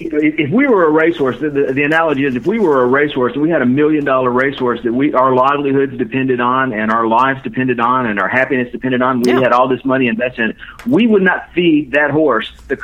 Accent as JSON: {"language": "English", "region": "the South", "country": "United States", "said": "I'm from the South, man."}